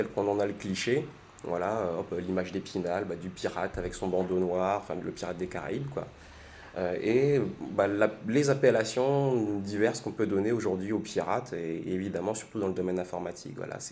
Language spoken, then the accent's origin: French; Réunion; also born or lived in Toamasina, Madagascar; Moi je suis insulaire, je suis né à Madagascar, juste au bord de la rade de Tamatave, qui est une plage historique de pirates en réalité. Et donc j'ai grandi à La Réunion par la suite